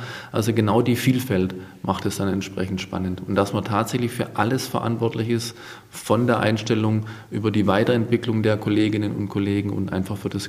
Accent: Baden-Württemberg, Germany; Wir kommen ja aus dem Schwarzwald

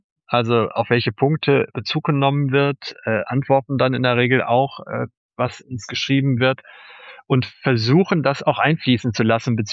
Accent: West Germany, Germany; born there; einen gebürtigen Westdeutschen, der in Teilen ostsozialisiert ist, nämlich mich

